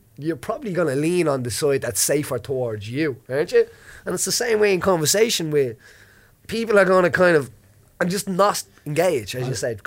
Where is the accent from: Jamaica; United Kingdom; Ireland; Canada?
Ireland; Well, I'm an Irish man speaking the English language, you know what I mean?